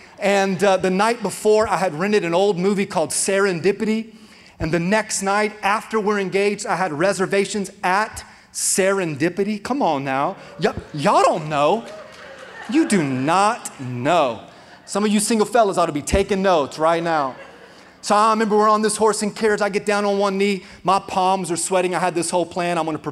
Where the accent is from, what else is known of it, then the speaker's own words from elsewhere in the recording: Florida, United States; Now, thankfully, we grew up in South Florida, so there wasn't a lot of cold winter mornings